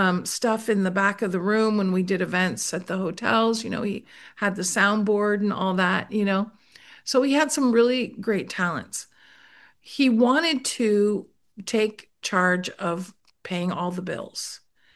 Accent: United States; I'm Italian American

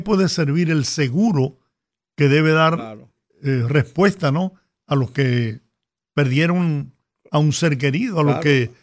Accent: Dominican Republic; y qué orgullo siente uno como dominicano

